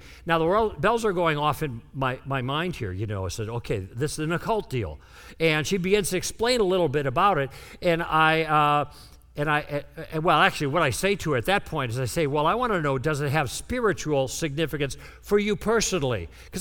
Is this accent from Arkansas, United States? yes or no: no; Chicago, Illinois, United States; I grew up in Chicago, and we have some property in northern Wisconsin that my grandpa bought to retire on.